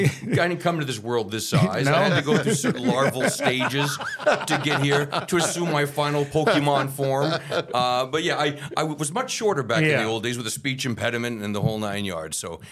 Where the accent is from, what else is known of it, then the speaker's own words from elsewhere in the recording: United States; particularly growing up in the States, where if you stand out, you really stand out.